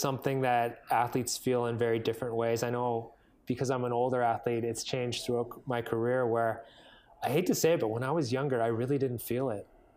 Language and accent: English; Richmond, British Columbia, Canada; I'm from Richmond, BC